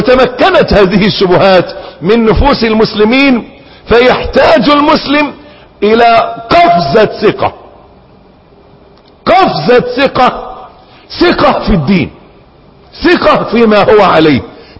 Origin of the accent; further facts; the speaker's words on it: Egypt; أن عندنا في مصر، أسأل أن يحفظ بلاد